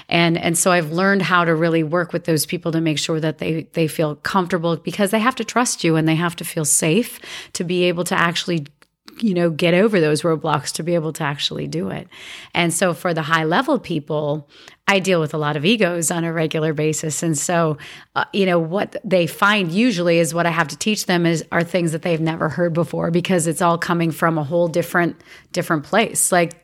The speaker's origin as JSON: {"language": "English", "region": "Minnesota", "country": "United States", "said": "But I used to shoot in my backyard. And I'm from Minnesota. That's what you do."}